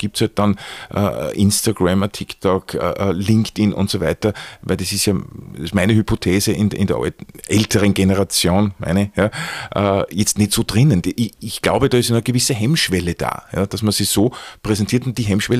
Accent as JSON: {"language": "German", "country": "Austria", "said": "die durchaus bekannt sind bei uns in Österreich"}